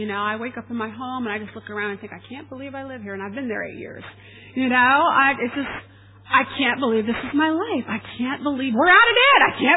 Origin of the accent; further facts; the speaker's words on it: United States; accent: American; because obviously I'm from America, so I've got the American accent.